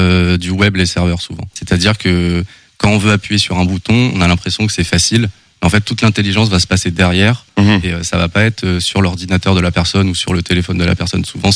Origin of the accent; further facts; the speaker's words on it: Amiens, Hauts-de-France, France; now in Angers, France; De base, je ne suis pas angevin. J'espère que ça ne va pas en décevoir certains. Moi, je viens d'Amiens. Et je suis arrivé sur Angers il y a à peu près 5 ans.